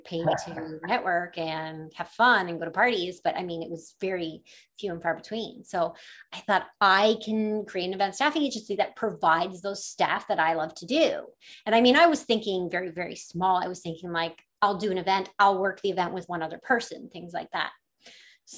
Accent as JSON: {"language": "English", "town": "Stratford", "region": "Ontario", "country": "Canada", "tie": "born or raised there", "said": "Growing up in Stratford, it really wasn't a thing."}